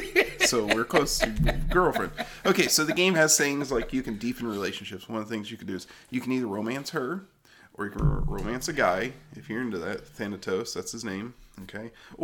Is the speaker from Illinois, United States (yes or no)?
no; Pittsburgh, Kansas, United States; Well, I grew up in Pittsburgh, Kansas.